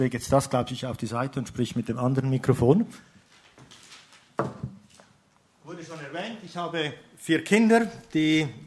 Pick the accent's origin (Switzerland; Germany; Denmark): Switzerland; Wenn ich anfange zu sprechen, normalerweise hört man auch schnell, dass ich nicht aus Deutschland bin. Ich komme aus dem Süden, ich bin aus der Schweiz. Ich versuche Deutsch zu sprechen